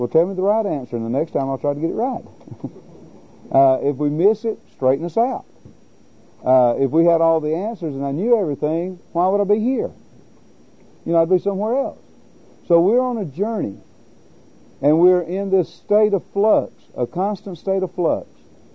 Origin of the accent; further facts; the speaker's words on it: the South, United States; accent: southern; And with my southern accent, some say I still don't.